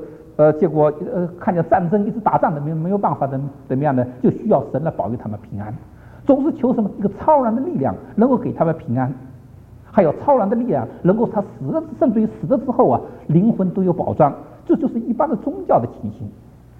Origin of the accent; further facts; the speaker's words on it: China; 今天我们看了，我们中国人拜神，你看啊